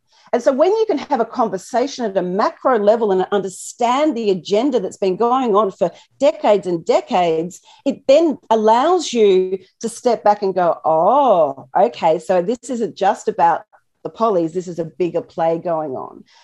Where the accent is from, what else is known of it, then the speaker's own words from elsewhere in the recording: Melbourne, Victoria, Australia; I'm from Melbourne, we can drive 15 kilometres.